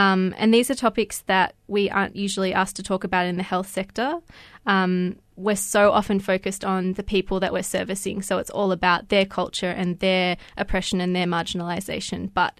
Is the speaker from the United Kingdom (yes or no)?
no; Australia; I myself have a personal connection to these experiences of racism growing up in Australia.